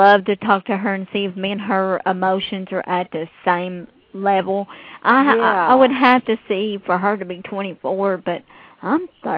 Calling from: Kentucky, United States; Kentucky.

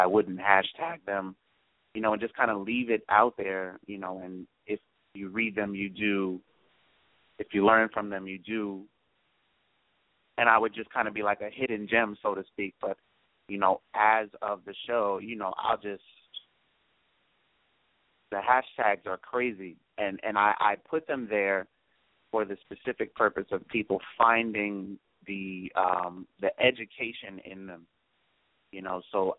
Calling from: Brooklyn, New York, United States; Brooklyn, New York.

